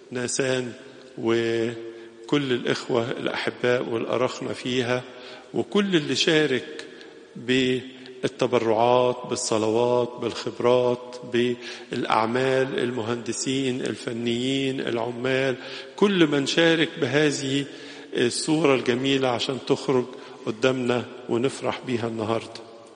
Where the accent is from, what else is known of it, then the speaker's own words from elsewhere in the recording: Egypt; وهذه الوحدة التي تجمعنا كلنا كمصريين